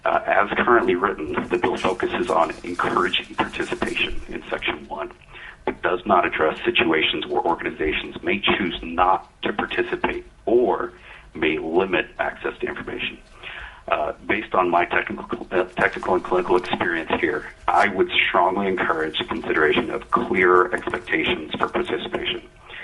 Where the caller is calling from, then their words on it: Bethel, Alaska, United States; I'm calling from Bethel, Alaska, and I work as a physician providing care in a rural setting.